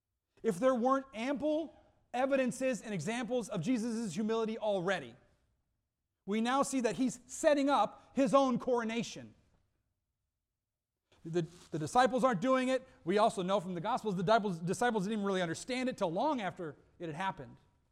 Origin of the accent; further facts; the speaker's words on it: United States; I'm American through and through.